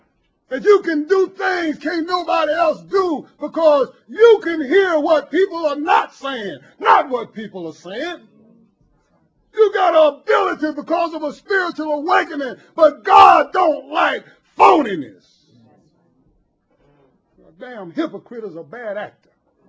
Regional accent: Florida, United States; I'm a country boy from dirt roads right outside Orlando, man.

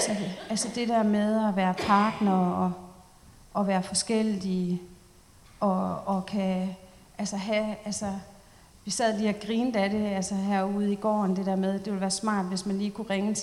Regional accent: Aalborg, North Denmark Region, Denmark; så holdt jeg speak hjemme i Aalborg

